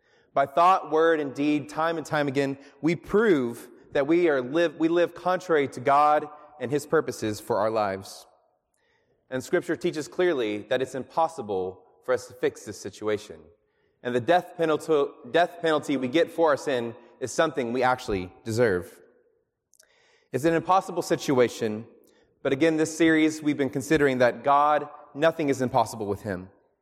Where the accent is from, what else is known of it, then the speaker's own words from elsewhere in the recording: Texas, United States; I'm born and raised in Texas, baby.